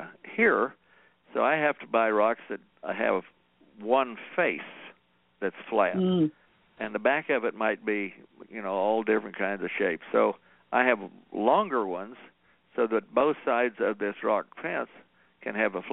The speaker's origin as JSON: {"language": "English", "town": "Las Cruces", "region": "New Mexico", "country": "United States", "tie": "born or raised there", "said": "and I grew up in Las Cruces, and if you go to El Paso or Cruces, there are miles and miles and miles of rock walls."}